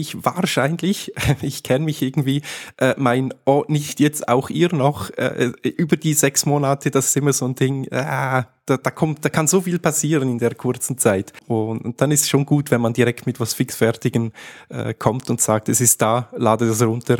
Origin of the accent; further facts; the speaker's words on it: Switzerland; Als typischer Schweizer, logisch. Ich meine, Skifahren, das gehört einfach dazu.